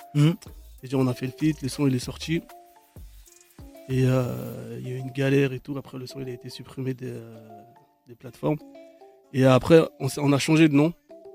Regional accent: Paris, Île-de-France, France; Déjà je venais de Paris, déjà ils aimaient pas trop les gens qui venaient de Paris.

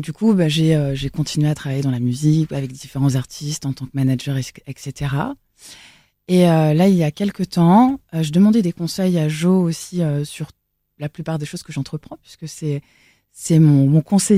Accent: Elbeuf, Normandy, France; also born or lived in South-west France; Alors, moi, je viens d'Elbeuf, là où j'ai grandi, dans le 76, à côté de Rouen, dans une petite banlieue.

